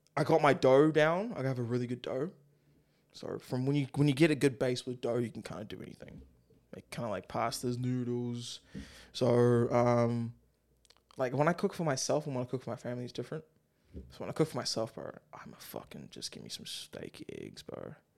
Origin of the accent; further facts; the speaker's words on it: Mombasa, Mombasa County, Kenya; But I'm Kenyan. So like, we have quite a rich like Indian influence in where I grew up, Mombasa.